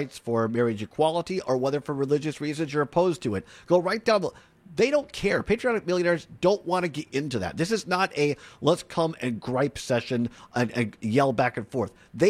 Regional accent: Wisconsin, United States; Happens to be my hometown in southwest Wisconsin, kind of halfway between Madison and La Crosse and Highway 14.

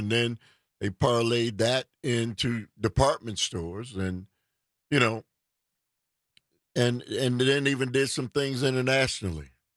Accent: Milwaukee, Wisconsin, United States; As a young man growing up, young boy growing up in Milwaukee, all over the city, there were Cole's food markets.

